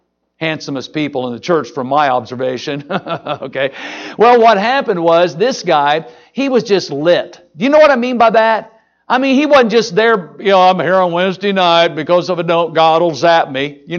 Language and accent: English; Indiana, United States; now in Michigan, United States; Well, you know, growing up in Indiana, you know, it's a dumb thing to shoot at the wrong end of the hoop. Do they know that up here in Michigan?